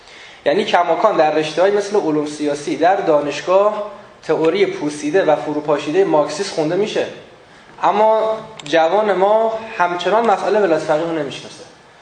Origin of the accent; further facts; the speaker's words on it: Iran; حالا فارغ از اینکه خود ما ایرانی هستیم